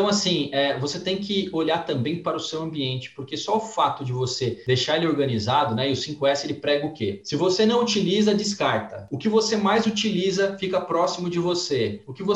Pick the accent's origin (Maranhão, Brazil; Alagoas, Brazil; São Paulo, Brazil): São Paulo, Brazil; São Mateus; eu morei a vida inteira em São Mateus, não tô falando mal, não, tá?